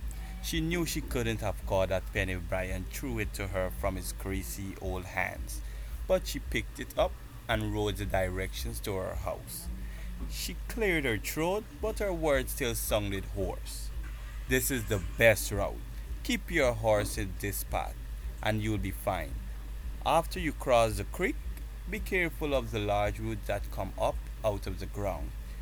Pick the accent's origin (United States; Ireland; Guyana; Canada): Guyana; I'm from Guyana. The capital of Guyana is Georgetown.